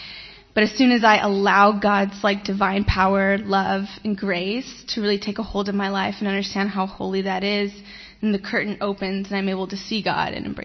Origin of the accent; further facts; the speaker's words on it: Whittier, California, United States; I'm from Whittier, California. It's about 30 minutes out of L.A.